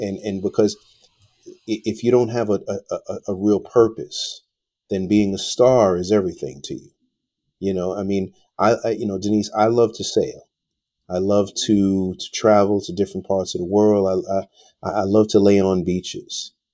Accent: New York, United States; I met Chris many years back in New York. Obviously, you know, we're all from New York.

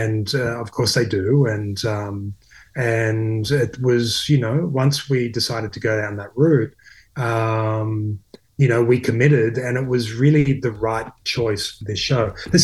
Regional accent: Australia; I always get my coast because I'm from Australia.

